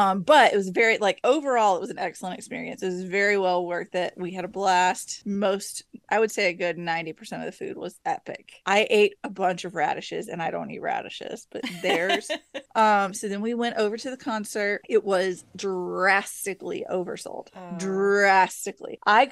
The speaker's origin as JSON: {"language": "English", "region": "the South", "country": "United States", "tie": "born or raised there", "said": "Growing up in the South near Barrier Islands, they're like a 2-3 hour drive."}